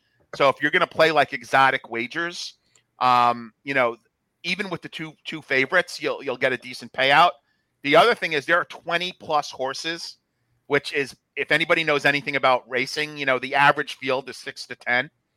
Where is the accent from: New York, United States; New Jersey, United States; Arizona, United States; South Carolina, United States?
New Jersey, United States; not too far from where I grew up in New Jersey